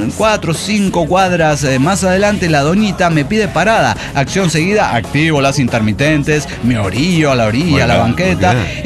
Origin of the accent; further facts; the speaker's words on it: Ciudad Juárez, Chihuahua, Mexico; venimos de Juárez, somos todos roomies